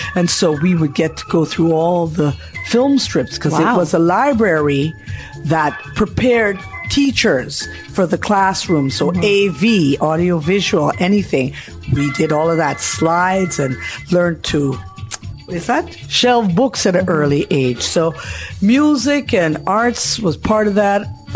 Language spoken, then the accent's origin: English; Montreal, Quebec, Canada; It's a beautiful time growing up in Montreal.